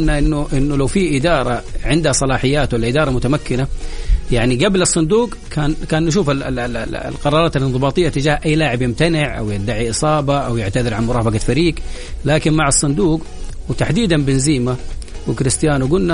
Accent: Saudi Arabia; شوف احنا كجمهور سعودي احنا زعلانين

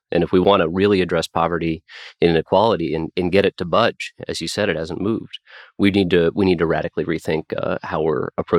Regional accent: Nebraska, United States; get rid of the 1,800 hour requirement to get a barber's license in my home state of Nebraska

